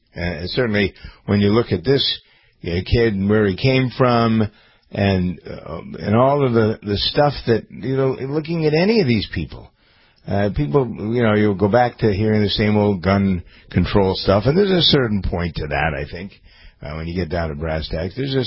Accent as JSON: {"language": "English", "town": "Framingham", "region": "Massachusetts", "country": "United States", "tie": "born or raised there", "said": "when I was in the hospital emergency room in my hometown of Framingham, Massachusetts"}